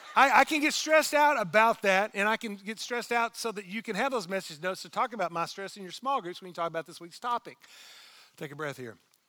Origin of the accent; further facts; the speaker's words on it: Orange, Texas, United States; because it reminds me of my hometown of Orange, Texas